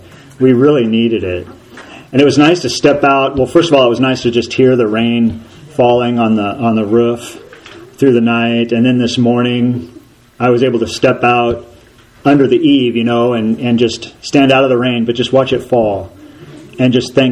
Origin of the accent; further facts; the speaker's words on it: Washington, United States; growing up in Washington, I would have never prayed for rain. Ever.